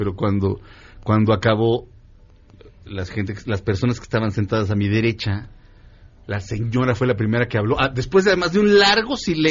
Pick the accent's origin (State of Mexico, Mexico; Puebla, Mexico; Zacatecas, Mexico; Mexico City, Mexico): Mexico City, Mexico; yo soy mexicano, yo vivo en la Ciudad de México